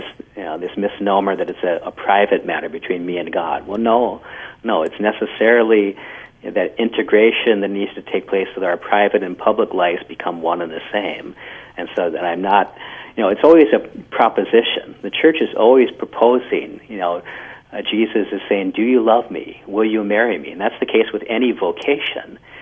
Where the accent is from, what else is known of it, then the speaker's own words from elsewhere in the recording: Delano, Minnesota, United States; I'm originally from Delano, Minnesota, so I'm from a rural, somewhat rural area, even though Delano's about 6,000 people now. It was a little under 2,000 when I grew up